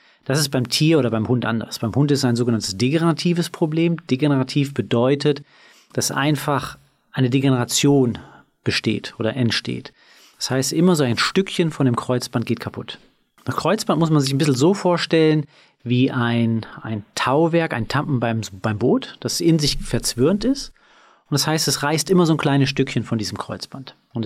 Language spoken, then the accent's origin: German; Düsseldorf, North Rhine-Westphalia, Germany; bin ein echter Düsseldorfer Jung, in Düsseldorf geboren, bin jetzt in zweiter Generation Tierarzt in Düsseldorf